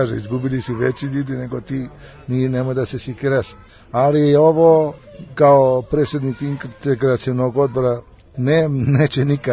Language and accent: Serbian; Samarinovac, Bor District, Serbia; moved away as an adult; now in Næstved, Denmark; rodom u selu Samalinovca, kod Negotin. Inače sam ovde u Danskoj već 47 godina.